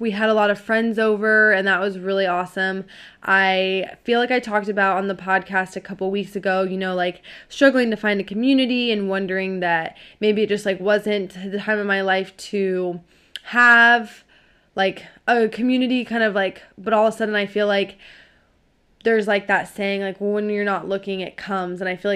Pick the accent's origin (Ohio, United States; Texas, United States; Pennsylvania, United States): Ohio, United States; So like I grew up in Ohio, so like the Midwest.